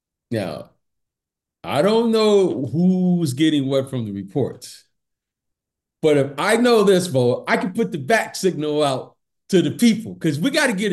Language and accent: English; Detroit, Michigan, United States; And, because we're from Detroit, as you know, Mo, I'm a Piston fan, right?